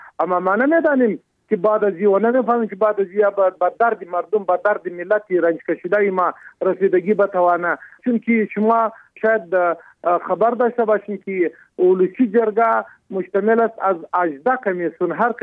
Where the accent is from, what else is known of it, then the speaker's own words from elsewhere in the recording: Afghanistan; ما افغان هستیم